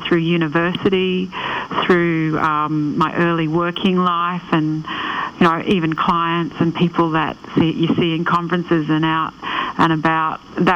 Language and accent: English; Canberra, Australian Capital Territory, Australia; also born or lived in Cairns; Yeah, I was born in Cairns, and we moved to Canberra when I was about 10, and my dad and mum got work in Canberra